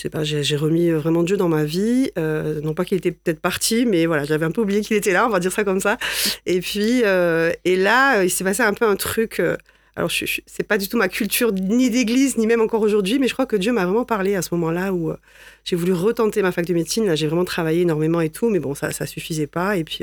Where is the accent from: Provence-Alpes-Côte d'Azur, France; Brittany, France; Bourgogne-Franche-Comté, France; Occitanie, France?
Occitanie, France; Alès; Donc, j'ai grandi à Alès. Mes parents sont à l'église réformée, l'église protestante unie aujourd'hui. Donc, j'ai grandi dans ce milieu-là.